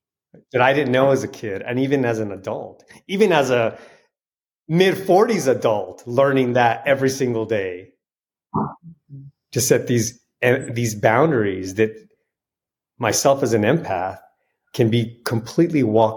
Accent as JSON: {"language": "English", "region": "New Mexico", "country": "United States", "tie": "born or raised there", "said": "Yeah, I grew up in northern New Mexico. New Mexico is just, talk about spirituality."}